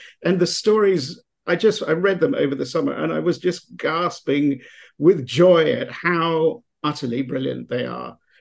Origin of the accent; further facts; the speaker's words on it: England, United Kingdom; growing up in England